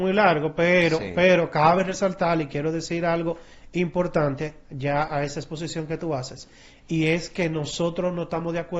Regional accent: Dominican Republic; Nosotros como República Dominicana.

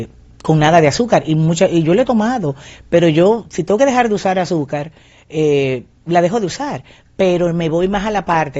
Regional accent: Santiago de los Caballeros, Santiago, Dominican Republic; Yo soy muy, como soy cibaeña, los cibaeños, como llaman el campo, porque Santiago no es un campo, señores, pero Santiago, allá en Santiago, yo aprendí a cocinar.

